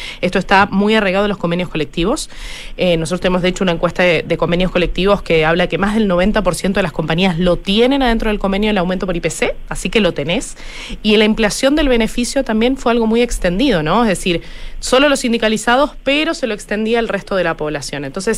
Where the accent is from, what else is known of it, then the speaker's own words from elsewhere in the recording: Argentina; moved away; se dieron cuenta que soy argentina, pero hace 10 años que estoy acá